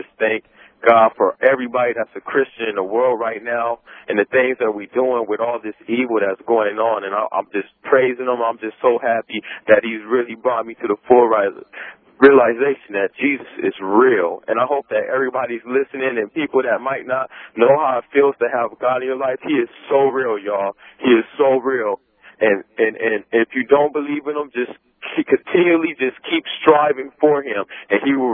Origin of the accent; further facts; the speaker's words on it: California, United States; moved away as an adult; Right now, because I'm from Southern California, me and my wife, and we moved up here because my wife got a job, and now I'm working.